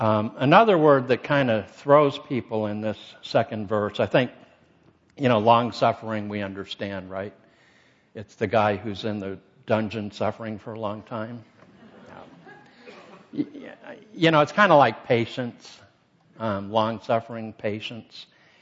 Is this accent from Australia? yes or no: no; Northern Greece, Greece; He's from the South Greek, I'm from Northern Greek.